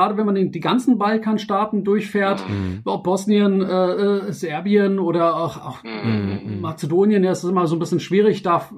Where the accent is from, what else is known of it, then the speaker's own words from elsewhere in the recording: Frankfurt, Hesse, Germany; ich bin ja ursprünglich aus Kroatien oder meine Eltern, ich bin ja in Frankfurt und geboren und aufgewachsen.